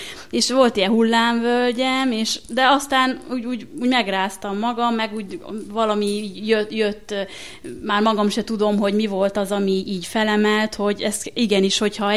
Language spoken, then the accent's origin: Hungarian; Nagylóc, Nógrád, Hungary; now in Budapest, Hungary; én egy vidéki Nógrád megyei kis faluból származom, Hollókőmellő Nagylócról, és mikor följöttem Budapestre